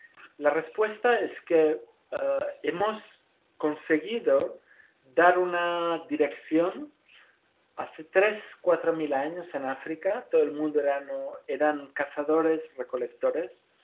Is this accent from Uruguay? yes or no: no; Spain; moved away; Os pido perdón ya, como científico y como español, por mi súper mal español. Hace 20 años que no trabajo en España